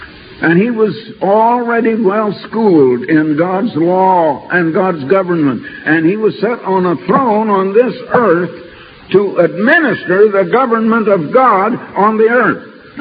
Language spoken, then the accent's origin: English; Iowa, United States; now in Oregon, United States; it was like the song that was so popular when we came out to Oregon from Iowa back in 1924.